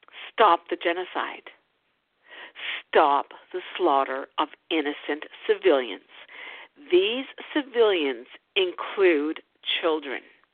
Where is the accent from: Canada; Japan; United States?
Canada; Ottawa, Ontario; my hometown in Ottawa, Ontario, Canada.